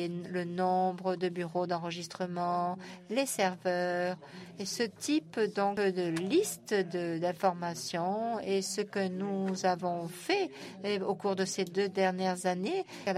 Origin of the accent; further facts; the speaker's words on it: Iran; French is a second language; je viens de l'Iran.